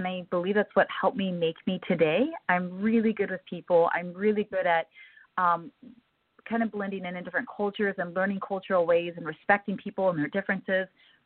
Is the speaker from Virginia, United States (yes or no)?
no; Minnesota, United States; also born or lived in Mississippi / Texas / Idaho / Alabama; I was born in Mississippi, and I lived there for less than a year before we started hopping around, and we hopped around to Texas, we hopped around to Idaho, we hopped around to Minnesota, Alabama, we went to the Netherlands, and then my parents ended up settling in Minnesota